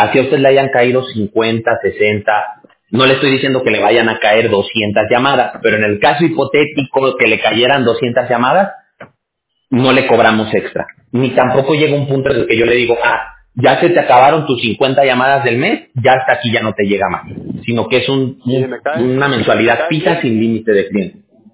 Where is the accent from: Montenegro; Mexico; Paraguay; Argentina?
Mexico; allá en México, que es de donde yo soy